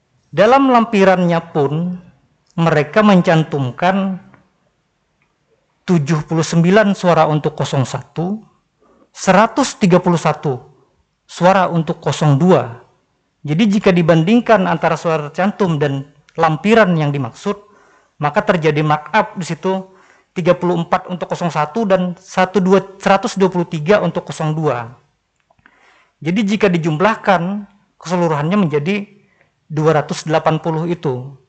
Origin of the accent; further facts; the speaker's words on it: South Kalimantan, Indonesia; Bukan, bukan, saya orang Kalimantan Selatan.